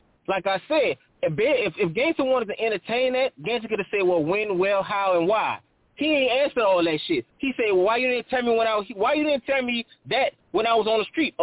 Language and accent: English; New Orleans, Louisiana, United States; So, look, I'm from New Orleans, bro. So, I was raised in that era.